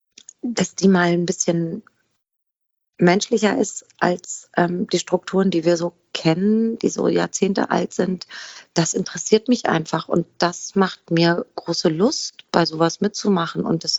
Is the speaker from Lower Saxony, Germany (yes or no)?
no; Aschaffenburg, Bavaria, Germany; Es erinnert mich an das Theater meiner Heimatstadt Aschaffenburg, wo ich aufgewachsen bin.